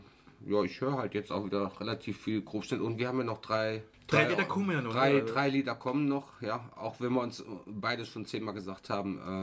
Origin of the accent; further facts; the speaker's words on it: Saarland, Germany; Ich war am Wochenende in meiner alten Heimat in Schland im Saarland